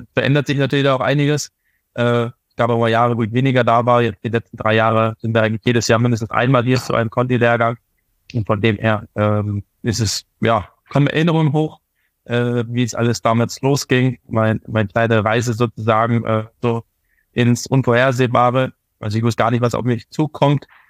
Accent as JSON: {"language": "German", "town": "Ennepetal", "region": "North Rhine-Westphalia", "country": "Germany", "tie": "born there", "said": "Genau, Ennepetal, ja."}